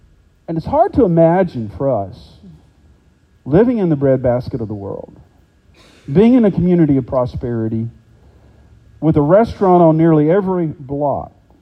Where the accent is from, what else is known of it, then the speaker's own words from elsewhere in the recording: West Virginia, United States; now in Alabama, United States; Here in our own home state of Alabama, my home state of West Virginia